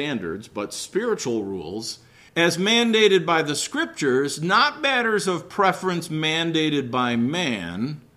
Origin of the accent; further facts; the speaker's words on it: Chicago, Illinois, United States; And of course, you all have to remember I'm from Chicago. We talk like this.